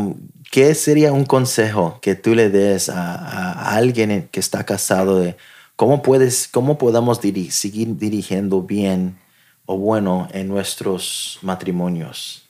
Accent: Texas, United States; de Texas, de donde somos nosotros, donde yo nací.

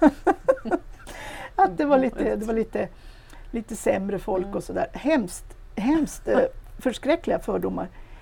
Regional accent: Kiruna, Norrbotten County, Sweden; Jag bodde kvar i Kiruna. Jag är ju rotad, så att säga, i Kiruna. Ja. Född och uppvuxen i Kiruna stad.

